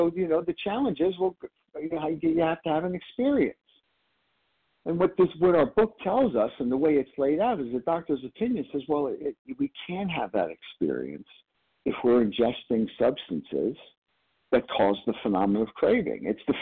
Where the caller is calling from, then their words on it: Pennsylvania, United States; Good morning, Kelly. I'm calling from Pennsylvania